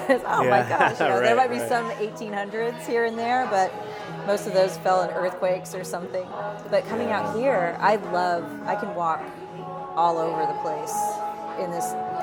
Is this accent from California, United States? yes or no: yes; San Diego, California, United States; also born or lived in Bay Area; now in New Orleans, United States; I grew up in San Diego, and I lived in the Bay Area for a long time.